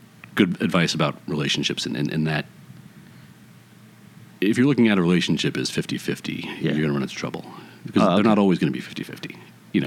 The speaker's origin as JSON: {"language": "English", "town": "Brooklyn", "region": "New York", "country": "United States", "tie": "born or raised there", "said": "But growing up in Brooklyn at the time I did, you know, I had a bunch of uncles, you know, from Ireland"}